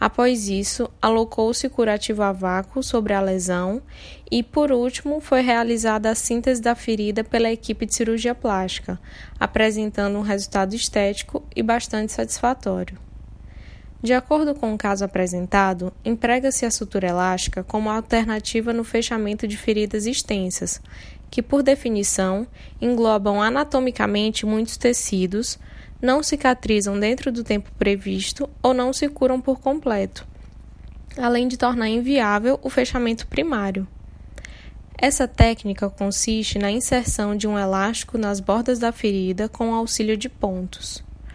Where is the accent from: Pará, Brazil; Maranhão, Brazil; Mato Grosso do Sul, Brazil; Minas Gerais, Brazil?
Maranhão, Brazil; São Luís; sou de São Luís, no Maranhão